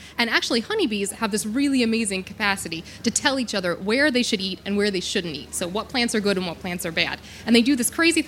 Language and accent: English; Philadelphia, Pennsylvania, United States; moved away as an adult; now in Ireland; My background is I came from, you can probably tell, not Ireland originally. So I'm from Philadelphia